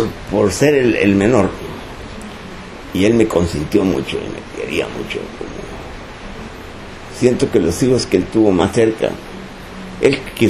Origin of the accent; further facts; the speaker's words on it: El Salvador; Yo soy salvadoreño